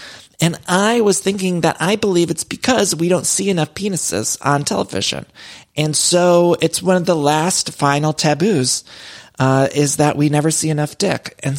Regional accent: Cleveland, Ohio, United States; You know, I'm from Cleveland.

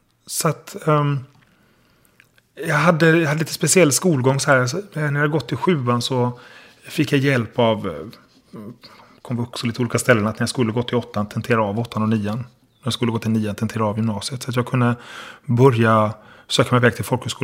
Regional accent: Halmstad, Halland County, Sweden; Jag var enda pojken i flickkören hemma i Halmstad.

